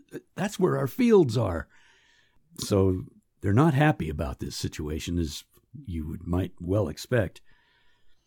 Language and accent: English; California, United States; I was born and raised in California. We're used to the summer wildfires out there